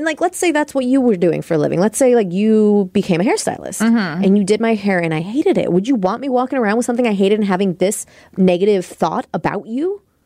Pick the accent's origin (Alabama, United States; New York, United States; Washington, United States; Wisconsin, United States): Washington, United States; Seattle; But we know we're just from Seattle.